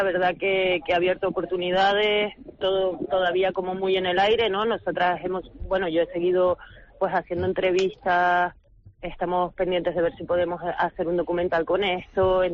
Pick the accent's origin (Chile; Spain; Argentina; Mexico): Spain; Canary Islands; accent: Canarian; also born or lived in Barcelona, Spain; Yo nací en Tenerife, soy de allí, me siento muy orgullosa de ser de allí, aquello es un pequeño paraíso, pero sí que es verdad que tengo raíces francesas, sí que es verdad que viví muchos años en Barcelona y en otras partes del mundo